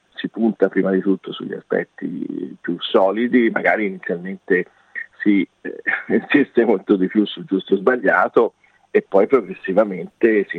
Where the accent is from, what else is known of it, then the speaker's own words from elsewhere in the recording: Florence, Tuscany, Italy; Io sono fiorentino e qui c'è anche appunto una parte dedicata proprio alle parole toscane, fiorentine.